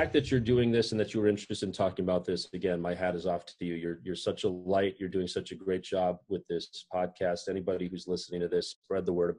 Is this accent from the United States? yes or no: yes; United States; Yeah, you know, you can't really resign as an American, right?